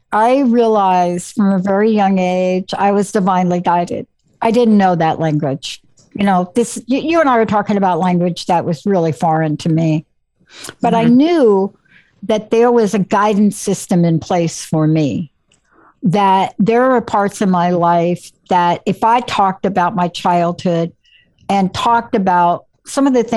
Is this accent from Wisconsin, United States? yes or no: no; New York, United States; I'm from New York. I don't stay on wrong phone numbers.